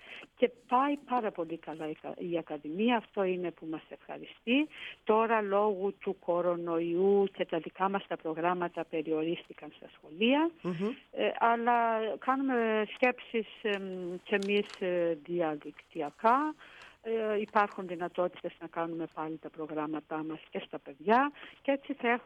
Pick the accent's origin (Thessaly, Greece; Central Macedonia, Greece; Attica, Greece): Thessaly, Greece; Kalambaka; Εκεί σε αυτόν τον τόπο πήρα τις πρώτες μου αξίες, πήγα στο δημοτικό. Είμαι πολύ συνδεδεμένη με τον τόπο της καταγωγής μου